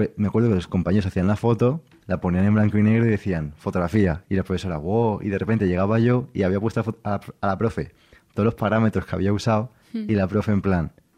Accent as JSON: {"language": "Spanish", "town": "Valencia", "region": "Valencian Community", "country": "Spain", "said": "yo por ejemplo soy de Valencia"}